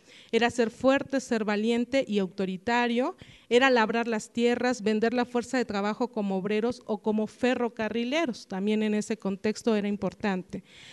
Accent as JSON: {"language": "Spanish", "town": "Jonacatepec", "region": "Morelos", "country": "Mexico", "tie": "born or raised there", "said": "Yo soy originaria de Jonacatepec, Morelos, es una zona al oriente del estado de Morelos"}